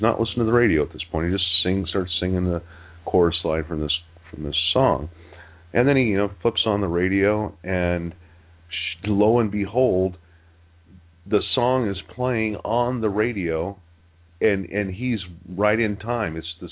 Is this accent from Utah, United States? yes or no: yes; Utah, United States; also born or lived in Colorado; I grew up in Utah and Colorado.